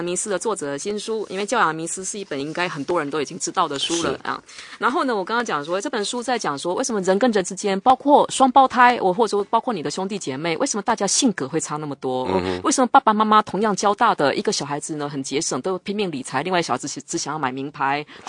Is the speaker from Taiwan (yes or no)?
yes; Taiwan; first language Taiwanese Hokkien; Chinese is a second language; 像我家我们小时候是讲台语的啊，没去学校之前我们不会讲北京话，可是去学校马上我们几乎一个学期我们都会了这样子